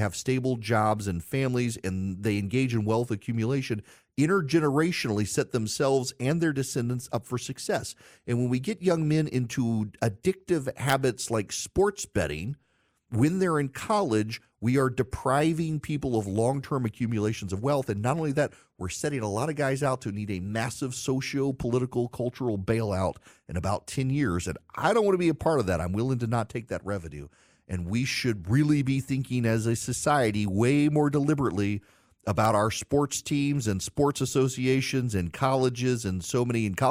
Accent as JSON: {"language": "English", "region": "Louisiana", "country": "United States", "tie": "born or raised there", "said": "including my home state of Louisiana"}